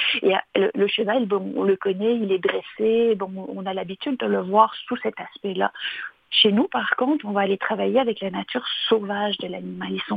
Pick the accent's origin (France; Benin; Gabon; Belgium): Belgium; born there; vous l'entendez à l'accent, je suis pas née ici non plus, là, je suis née en Belgique